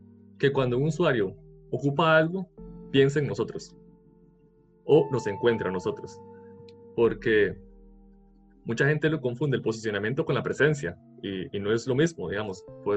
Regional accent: Golfito, Puntarenas, Costa Rica; yo soy de Golfito, el restaurante estaba aquí en Golfito

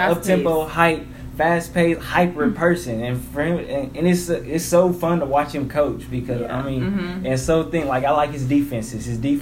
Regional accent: Waco, Texas, United States; Because I used to go to all Baylor women's basketball games. I'm from Waco.

